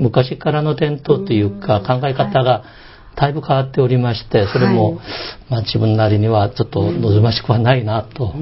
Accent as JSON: {"language": "Japanese", "region": "Seoul", "country": "South Korea", "tie": "born or raised there", "second_language": "Japanese", "moved": "as an adult", "lives_now": "Japan", "said": "生まれも育ちもソウルで、"}